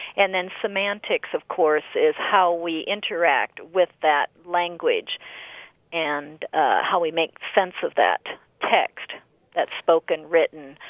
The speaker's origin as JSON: {"language": "English", "region": "South Dakota", "country": "United States", "tie": "born or raised there", "said": "I come from South Dakota, and I grew up in the culture of Native Americans"}